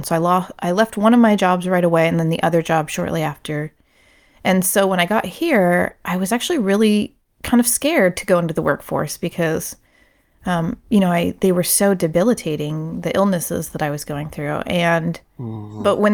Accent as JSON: {"language": "English", "town": "Brookings", "country": "United States", "said": "And I'm from Brookings, you know."}